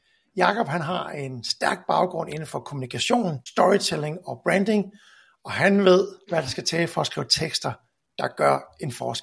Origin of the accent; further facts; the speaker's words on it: Jutland, Denmark; now in Copenhagen, Denmark; nu er jeg jo selv jyde, men har alligevel boet i København i en del år.